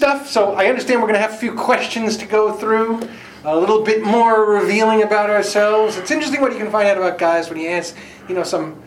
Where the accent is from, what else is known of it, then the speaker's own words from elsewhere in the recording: Brooklyn, New York, United States; also born or lived in Hartsdale; Yeah, I grew up in Brooklyn, kind of my first, I think, till I was about 10.